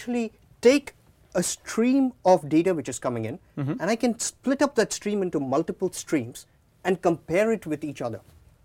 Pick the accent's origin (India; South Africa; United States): India; I'm from India